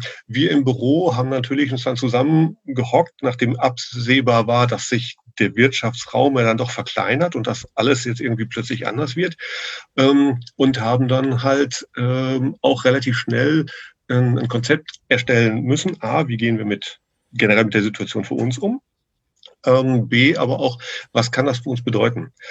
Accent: Germany; wo ich gedacht habe, Mensch, ich als Deutscher werde jetzt echt nervös.

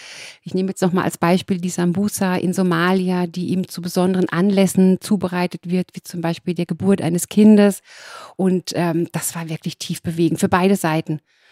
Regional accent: Hesse, Germany; now in Hamburg, Germany; Nein, ich komme aus Hessen.

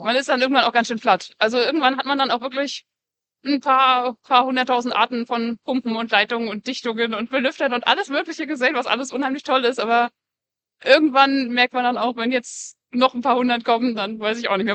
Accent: Ribnitz-Damgarten, Mecklenburg-Vorpommern, Germany; Ich komme aus Ribnisdammgarten in Mecklenburg-Vorpommern, also an der Ostsee gelegen.

